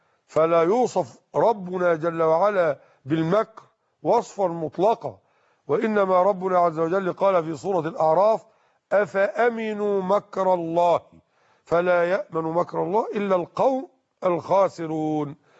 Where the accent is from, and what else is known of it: Egypt